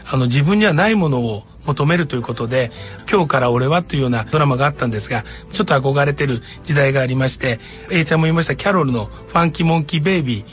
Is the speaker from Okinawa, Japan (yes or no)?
no; Ichinomiya, Aichi, Japan; 尾張一宮になります。